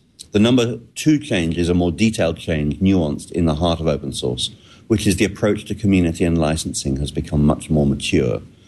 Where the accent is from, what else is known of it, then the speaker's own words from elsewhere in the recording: England, United Kingdom; You can hear that I'm English and I live in England.